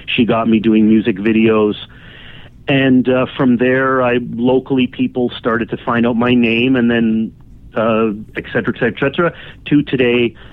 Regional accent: Toronto, Ontario, Canada; born there; Well, I was born in Toronto, Canada

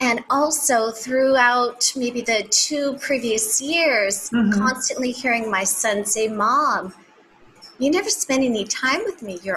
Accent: Los Angeles, California, United States; I, too, am from California. I'm from Los Angeles.

